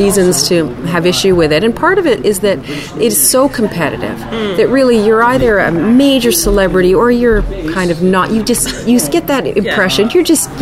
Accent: Canada; also born or lived in United States; I very much identify as a Canadian person. Even though I actually lived half my life in the States, half my life as a child, half my life as an adult, but I love the fact that I am Canadian.

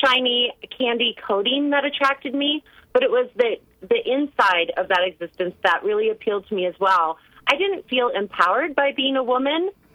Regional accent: California, United States; I grew up in California. I was a child on a really big farm, so I lived in a very isolated rural environment, and I didn't have any neighbors or siblings

